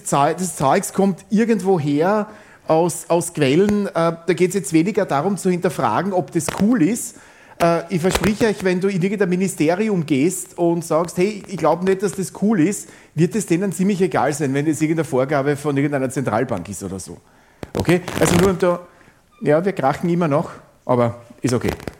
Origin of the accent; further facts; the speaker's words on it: Styria, Austria; ich bin selber Steirer übrigens und seit fast 30 Jahren Postgres Consultant und quer auf der Welt unterwegs.